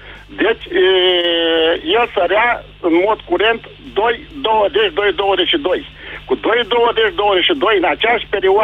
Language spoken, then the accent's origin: Romanian; Galați, Galați County, Romania; sunt din Galați.